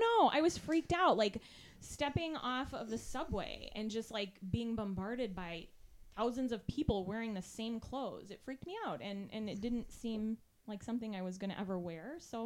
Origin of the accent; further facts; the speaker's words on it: Chicago, Illinois, United States; I've lived in the suburbs of Chicago most of my life